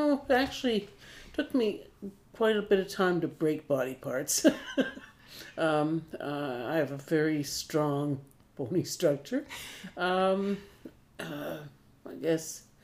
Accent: Quebec City, Quebec, Canada; born there; I am 70 years old.

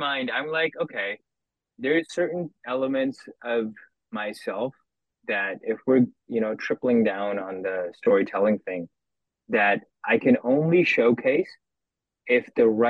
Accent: India; I feel like because I grew up in India, that's like, you know, you're already like a few years back.

